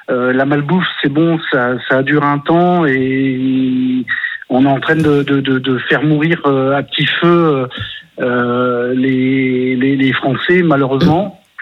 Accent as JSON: {"language": "French", "town": "Lille", "region": "Hauts-de-France", "country": "France", "lives_now": "Haute-Garonne, France", "said": "je suis en Haute-Garonne, mais je suis du Nord, de Lille."}